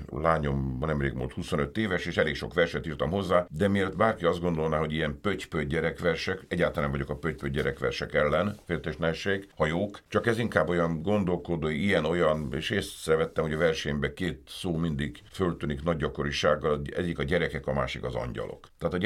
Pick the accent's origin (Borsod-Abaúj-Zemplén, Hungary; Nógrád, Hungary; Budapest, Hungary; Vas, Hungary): Budapest, Hungary; Én a nyugati Pályadvar környékén lakom, Újlipótvárosban, egyébként abban a lakásból születtem